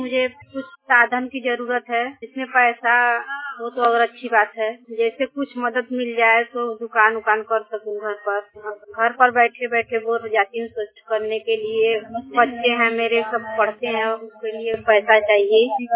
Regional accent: Gotma, Uttar Pradesh, India; मैं गोतमा की रहने वाली हूँ, जिला मिर्जापुर, ब्लॉक मझवा, पोस्ट जमुआ बाजार।

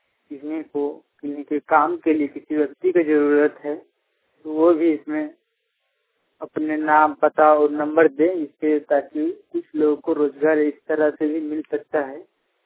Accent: Lahar Beda, Jharkhand, India; मेरे गांव का नाम लाहर बेड़ा कुशल बंधा बंदी पंचायत प्रखंड चंद्रपुरा से बोल रहा हूँ, बोकारो डिस्ट्रिक्ट का हूँ।

